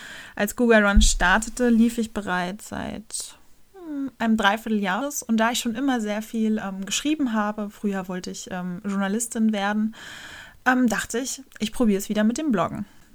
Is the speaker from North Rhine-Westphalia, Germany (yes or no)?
no; Rostock, Mecklenburg-Vorpommern, Germany; also born or lived in Berlin / Hamburg / New Zealand; ich bin mittlerweile 30 Jahre jung. Ich wohne seit einem guten Monat wieder in meiner Heimatstadt Rostock. Davor habe ich 6 Jahre in Berlin gewohnt und 4 Jahre in Hamburg studiert und davor war ich 1 Jahr in Neuseeland.